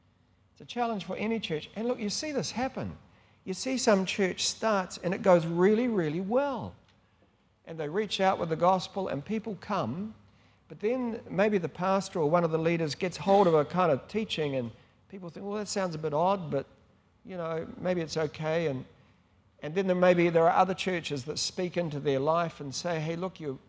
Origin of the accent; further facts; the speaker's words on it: Canterbury, New Zealand; also born or lived in North Island, New Zealand; I was born in the North Island, but I'm totally a converted mainlander